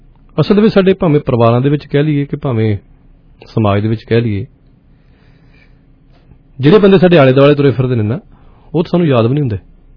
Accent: Peta, Punjab, India; ਇਧਰੋਂ ਨਾਲ ਇਬਣ ਦੇ ਨਾਲ ਅਹਿਮਦਪੁਰ ਦੇ ਨਾਲ ਸਾਡਾ ਪਿੰਡ ਪੈਂਦਾ ਪੇਟਾ

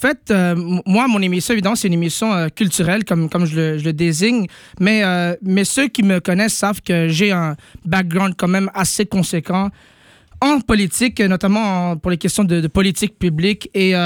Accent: Montreal, Quebec, Canada; En tant que Montréalais, je connais bien les nids de poules.

